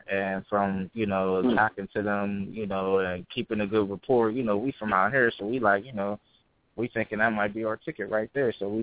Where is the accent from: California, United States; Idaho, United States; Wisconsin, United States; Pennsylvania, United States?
Pennsylvania, United States; Pittsburgh; I'm a young country boy from Little Old Pittsburgh, you know what I mean?